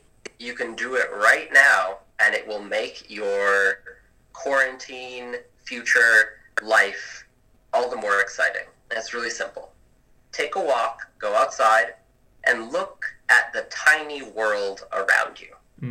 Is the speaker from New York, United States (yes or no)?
yes; New York City, New York, United States; Just take a look at these animals, because I grew up in a big city. I grew up in New York City.